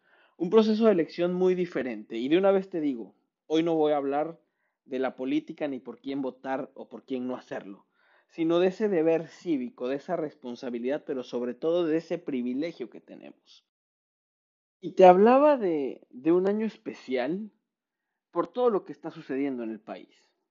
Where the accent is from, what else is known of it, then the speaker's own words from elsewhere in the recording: Mexico; cuando hice un voto en México como ciudadano mexicano.